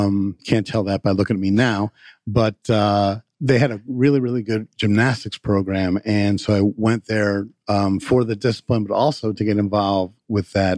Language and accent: English; Connecticut, United States; also born or lived in Pennsylvania; I grew up in the Northeast. I was born in Connecticut and kind of bounced around there with high school outside of Philly